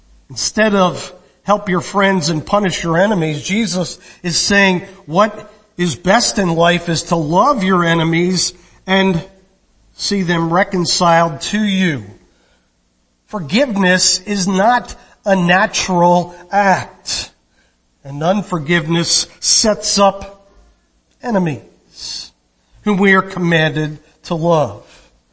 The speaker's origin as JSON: {"language": "English", "region": "New Jersey", "country": "United States", "tie": "born or raised there", "said": "I was born and raised in the Deep South Jersey. I grew up in South Jersey"}